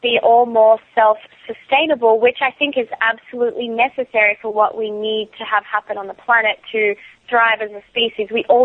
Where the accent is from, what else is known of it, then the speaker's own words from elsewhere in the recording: Australia; I grew up in the outback